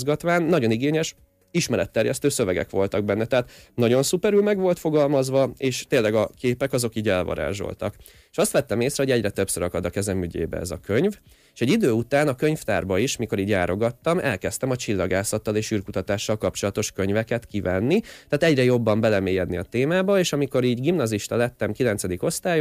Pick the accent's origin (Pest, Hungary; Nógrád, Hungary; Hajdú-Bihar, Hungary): Pest, Hungary; Vác; én váci vagyok, Budapesttől nem messze lakom